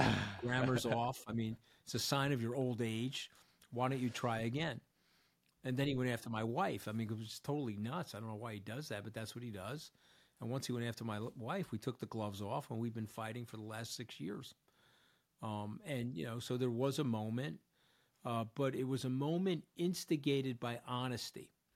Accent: New York, United States; And guys, I'm a New Yorker.

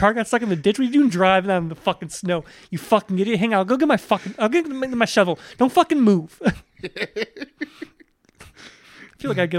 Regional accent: Lakewood, United States; Like, look, I'm from Lakewood, and I'm Polish. My entire blood screams, it's okay if it snows.

